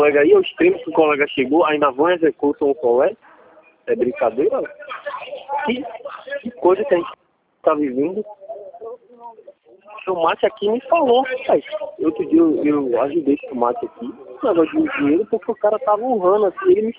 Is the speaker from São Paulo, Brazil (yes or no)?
no; Salvador, Bahia, Brazil; Salvador, Bahia.